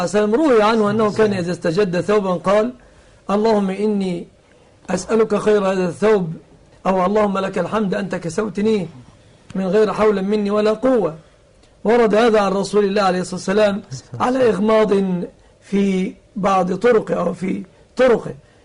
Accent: Egypt; وأسأل الله سبحانه أن يحفظ بلادنا مصر آمنة مطمئنة

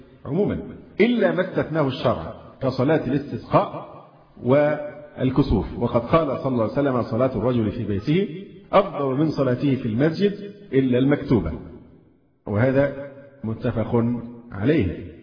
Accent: Egypt; برضو مفروض أن احنا مصريين

